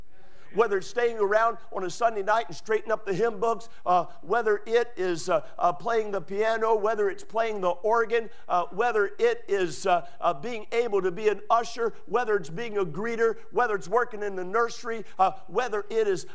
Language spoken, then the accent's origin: English; United States; I'm saying that I thank God that I'm an American.